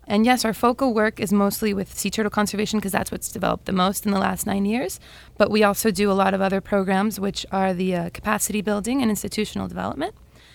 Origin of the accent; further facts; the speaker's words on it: San Diego, California, United States; also born or lived in Mexico; because I grew up here in San Diego and I could use both my binational cultures growing up in Mexico and living here in San Diego.